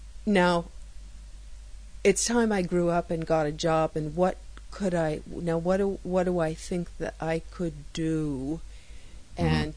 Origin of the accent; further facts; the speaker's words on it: New York City, New York, United States; And I grew up in New York City, and I just went to the most amazing school